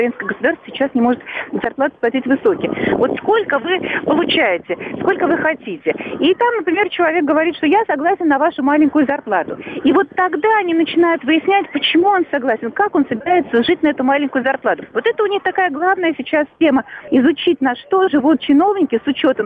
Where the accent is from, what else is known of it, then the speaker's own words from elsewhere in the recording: Moscow, Russia; accent: Moscow; Вот я тут совершенно не сенсация со своим московским акцентом.